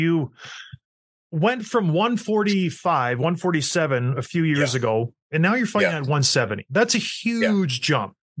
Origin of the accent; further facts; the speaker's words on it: Canada; So I'm from Canada.